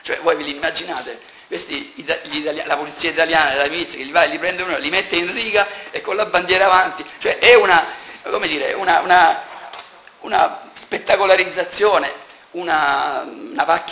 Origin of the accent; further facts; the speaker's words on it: Trieste, Friuli-Venezia Giulia, Italy; born there; I nostri figli sono nati nella Repubblica Italiana, ma tutti quanti siamo nati dalle stesse parti, siamo nati a Trieste e dintorni.